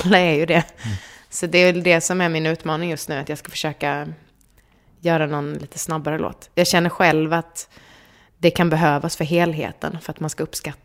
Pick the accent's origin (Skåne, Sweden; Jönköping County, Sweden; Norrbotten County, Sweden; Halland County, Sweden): Halland County, Sweden; Halmstad; moved away as an adult; now in Stockholm, Sweden; och jag är uppvuxen i Halmstad. Och sen jag började liksom flytta upp mitt jobb till Stockholm och till slut flyttade upp helt själv.